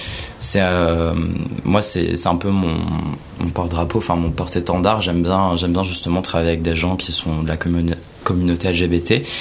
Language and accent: French; Grand Est, France; moved away as an adult; now in Paris, France; Bah, moi, du coup, de base, je suis lorrain. Je viens vraiment d'emménager il y a genre 3-4 jours. Donc, je suis parisien depuis pas trop longtemps.